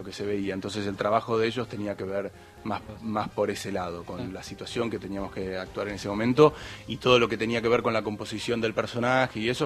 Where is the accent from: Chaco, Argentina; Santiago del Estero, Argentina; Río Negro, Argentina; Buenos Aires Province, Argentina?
Río Negro, Argentina; Bariloche; now in Buenos Aires, Argentina; yo soy del sur, ya que estaban hablando de la Patagonia, yo soy de Bariloche, y cuando vine para Buenos Aires, vine a estudiar cine.